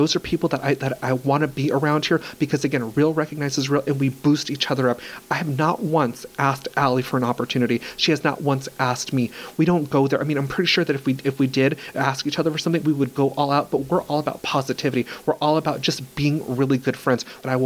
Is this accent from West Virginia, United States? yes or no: no; Los Angeles, California, United States; born there; He was born in Ohio. I was born in Los Angeles.